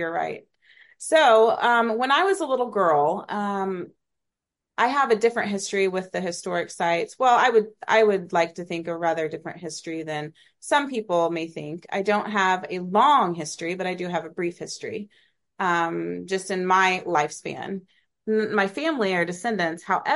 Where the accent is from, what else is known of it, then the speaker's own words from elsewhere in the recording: Oklahoma, United States; now in Lee's Summit, United States; I grew up in Oklahoma. I am now in Kansas City, Missouri, specifically Lee's Summit, Missouri.